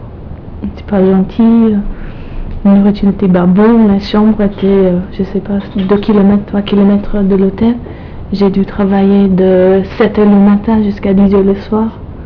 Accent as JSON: {"language": "French", "country": "United Kingdom", "second_language": "French", "lives_now": "France", "said": "Des fois comme une étrangère parce que les Français n'aiment pas trop les Anglais, je pense."}